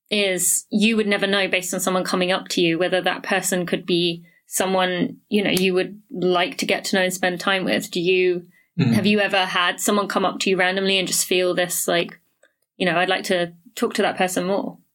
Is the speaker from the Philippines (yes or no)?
no; England, United Kingdom; growing up in England